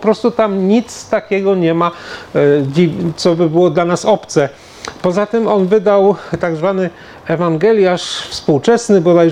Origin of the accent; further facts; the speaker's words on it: Toruń, Kuyavian-Pomeranian Voivodeship, Poland; z mojego rodzinnego miasta Torunia